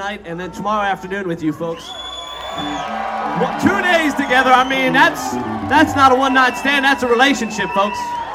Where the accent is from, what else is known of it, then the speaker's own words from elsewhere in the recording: Colorado, United States; We drove straight. That's where we're from. We're from Colorado, in case you didn't.